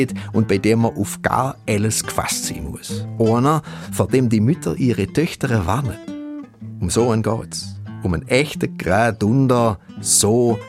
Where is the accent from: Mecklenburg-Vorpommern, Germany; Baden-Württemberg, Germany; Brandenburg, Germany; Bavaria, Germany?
Baden-Württemberg, Germany; accent: Swabian/Alemannic; wenn man mein Dialekt aus Beisinger bei Rottweil hört